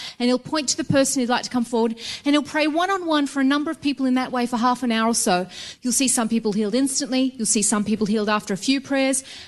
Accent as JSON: {"language": "English", "country": "Australia", "said": "we're from Australia. You probably tell from the accent."}